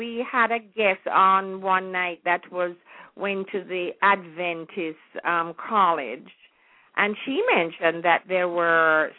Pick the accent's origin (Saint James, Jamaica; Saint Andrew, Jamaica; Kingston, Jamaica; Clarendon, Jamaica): Kingston, Jamaica; But during my growing up in Kingston, and I grew up in Kingston